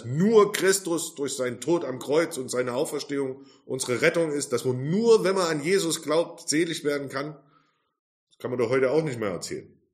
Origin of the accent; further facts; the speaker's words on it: Germany; Gerade wir als Deutsche sind da sehr bekannt dafür.